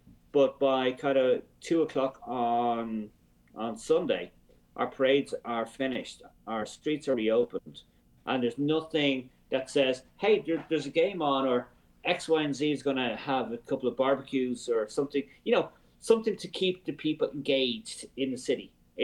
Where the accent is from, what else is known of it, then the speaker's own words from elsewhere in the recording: Dublin, Leinster, Ireland; Now, I'm from Dublin